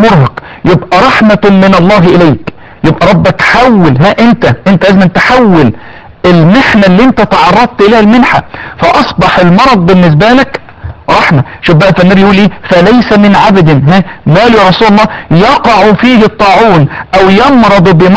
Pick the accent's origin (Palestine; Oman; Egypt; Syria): Egypt; يعني احنا عندنا في مصر نسبة مرتفعة جدا في الاطفال وفي النساء وفي الرجال